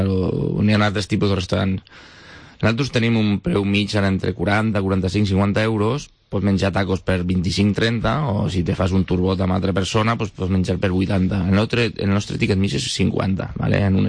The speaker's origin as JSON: {"language": "Catalan", "town": "Castellón de la Plana", "region": "Valencian Community", "country": "Spain", "also_born_or_lived": "Barcelona / Madrid", "said": "una pastisseria a Castelló, soc de Castelló"}